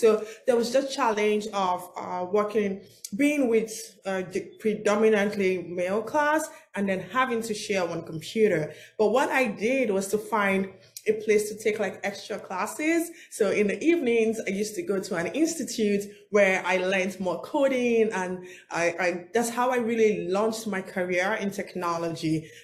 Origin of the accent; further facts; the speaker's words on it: Nigeria; I was born and raised in Nigeria. Nigeria is a country in West Africa.